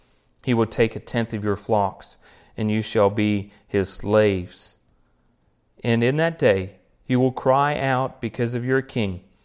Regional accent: Australia; Now, I think maybe Americans might understand this a little bit better than me as an Australian. I still have a queen.

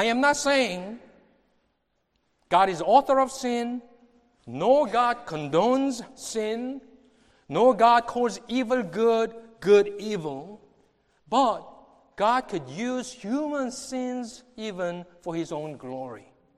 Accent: Texas, United States; I told you I grew up in Texas, and Texas is right in the middle of the United States, right? So, being in Korean community

